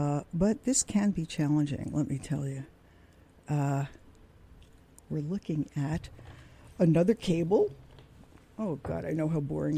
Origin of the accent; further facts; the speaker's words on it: Brooklyn, New York, United States; shall I keep regaling you with stories of growing up in Brooklyn, days at the beach with salami sandwiches with a little too much sand in them?